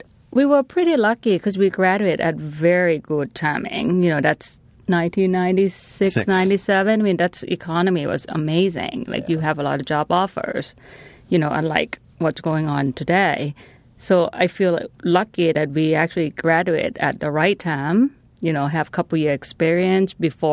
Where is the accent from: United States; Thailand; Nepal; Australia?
Thailand; for me, I'm from Thailand.